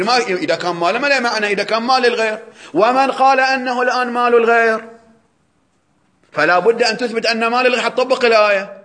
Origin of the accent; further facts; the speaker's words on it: Bahrain; فراح لأحد مشايخ عندنا في البحرين